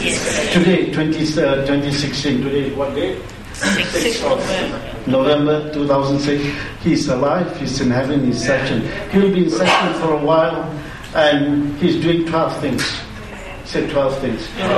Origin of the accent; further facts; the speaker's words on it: Australia; you as an Australian citizen, you go there, if anything goes wrong, anything that you want to inquire or take assurance of security, you go to an Australian embassy, isn't it? Because there's an ambassador representing my country.